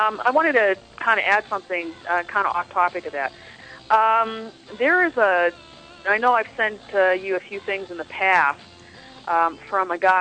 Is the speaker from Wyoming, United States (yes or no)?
no; Maine, United States; I grew up in Maine, and, you know, they're all over the place.